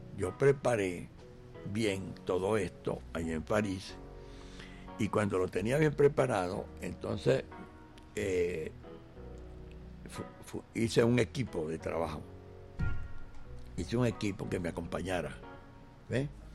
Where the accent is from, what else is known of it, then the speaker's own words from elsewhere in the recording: Caripito, Monagas, Venezuela; en mi tierra, yo se lo llevé de regalo en el sector donde yo estuve de niño viviendo, en un sector de Caripito, bueno, de gente humilde, de gente que trabajaba en el petróleo allá, porque Caripito, mi pueblo, es una región petrolera